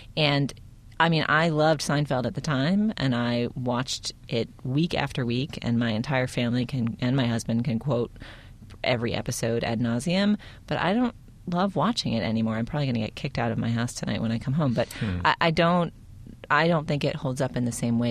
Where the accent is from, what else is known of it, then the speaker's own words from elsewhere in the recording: Boston, Massachusetts, United States; growing up in Boston, you really did feel like it was your show in a certain way.